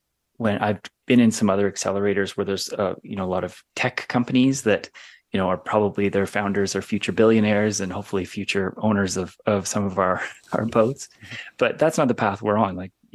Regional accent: British Columbia, Canada; being from British Columbia, halfway around the world.

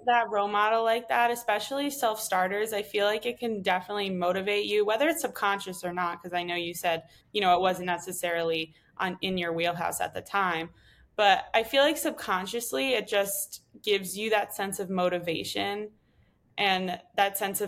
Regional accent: East Coast, United States; I guess because I'm from the East Coast, it was bagels that would be in the morning.

